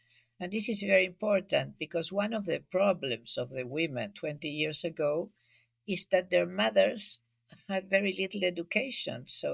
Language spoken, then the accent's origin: English; Buenos Aires, Argentina; English is a second language; now in Europe; I was born in Argentina. I was born in Buenos Aires. And since I was born, I lived with a very high inflation.